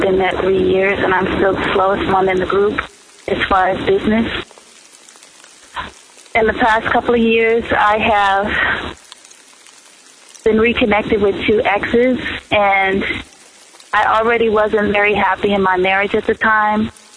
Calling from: Chicago, Illinois, United States; Hi, this is my first time calling. … I'm calling from Chicago.

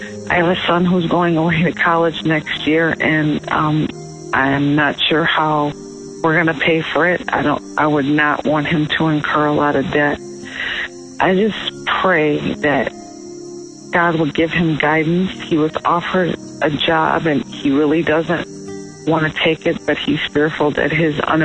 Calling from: Illinois, United States; I'm calling from Illinois.

